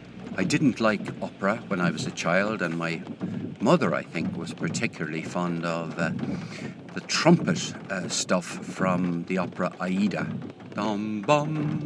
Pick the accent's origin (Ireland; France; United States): Ireland; Limerick, Munster; I grew up in Limerick